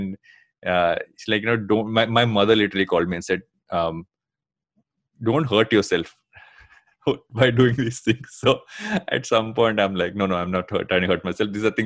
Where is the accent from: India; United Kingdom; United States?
India; South India; Like, I'm a rice eater, I'm South Indian, so rice is preferred.